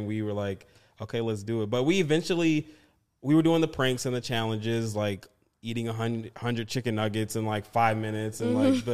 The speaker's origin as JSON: {"language": "English", "town": "Detroit", "region": "Michigan", "country": "United States", "said": "This is my wife, Savannah. I'm originally from Detroit. She's from Portland. We met in L.A., Los Angeles."}